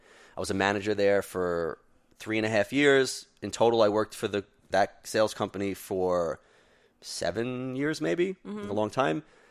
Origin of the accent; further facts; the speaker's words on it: New York, United States; We're both from New York and shit.